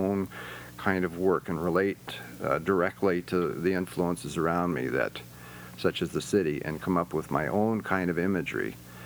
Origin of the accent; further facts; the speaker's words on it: Brooklyn, New York, United States; also born or lived in Chicago; I was born in Brooklyn, and my father was a Lutheran minister. We eventually moved west and wound up in Chicago.